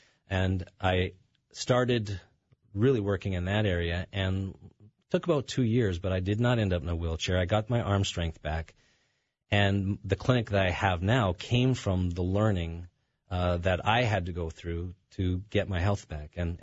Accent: Canada; I'm originally from Canada, so I went back up to Canada to see some doctors

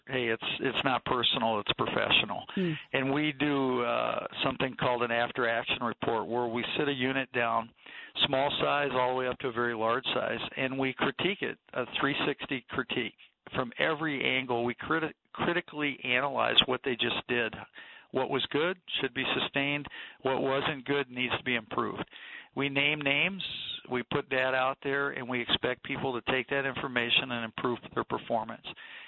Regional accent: United States; So I always had a sense of gratitude for being an American, and very early in my life an understanding that this was purchased by somebody else's blood.

